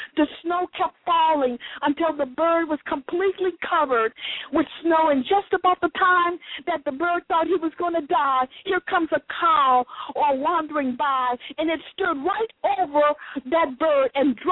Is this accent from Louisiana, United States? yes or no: yes; New Orleans, Louisiana, United States; if you remember, we're from New Orleans here, and people eat a lot of oysters